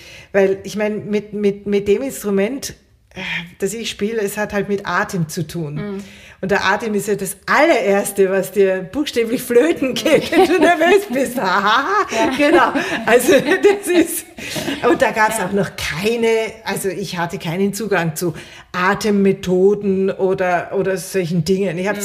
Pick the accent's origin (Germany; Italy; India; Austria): Austria; ich bin ja Österreicherin